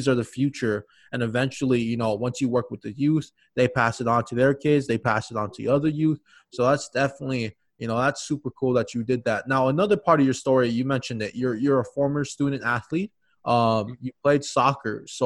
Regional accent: Hawaii, United States; moved away as an adult; now in Minnesota, United States; I mean, I went from Hawaii to Minnesota. So I definitely understand that transition. I was born and raised in Hawaii, and I live in Minnesota now because I went to school here.

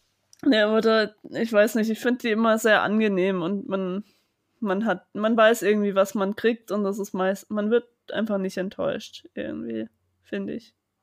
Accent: Karlsruhe, Baden-Württemberg, Germany; Weil meine Heimatstadt Karlsruhe ist zwar oft Schauplatz, aber soll eigentlich andere Städte darstellen.

